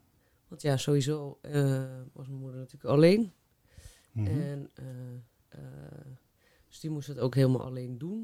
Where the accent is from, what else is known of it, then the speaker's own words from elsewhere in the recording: North Holland, Netherlands; Ja, nou, ik kom dus uit Noord-Holland en ik ben 37 jaar.